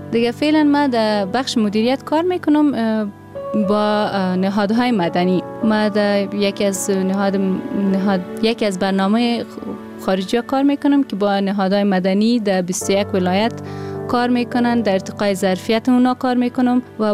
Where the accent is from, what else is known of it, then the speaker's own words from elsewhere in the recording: Pakistan; Persian is a second language; now in Kabul, Afghanistan; مکتب در پاکستان خواندم و از پاکستان که آمدم 2006 آماده به کنکور نبودم، لسان دری و پشتو را زیاد بلد نبودم. البته تعلیم ابتدایی را در لسان اردو و انگلیسی کردم.